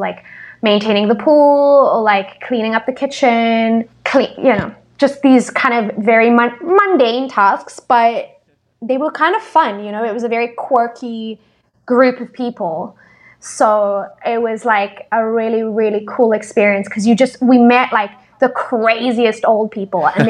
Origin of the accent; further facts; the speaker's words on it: Cape Town, Western Cape, South Africa; So I come from Cape Town, which right. is an amazing city